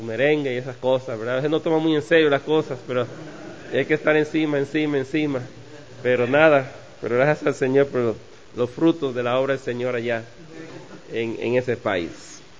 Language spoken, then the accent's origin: Spanish; Costa Rica; yo soy de Costa Rica, de la Iglesia Bautista Emanuel, allá en San José.